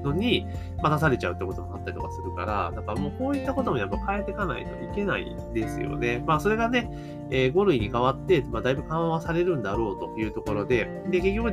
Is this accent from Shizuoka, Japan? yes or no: no; Osaka, Japan; 私大阪なんですけど